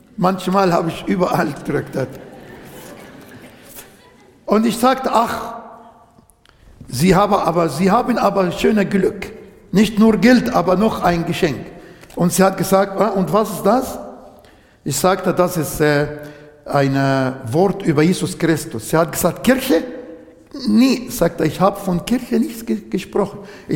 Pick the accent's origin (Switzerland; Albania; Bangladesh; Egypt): Egypt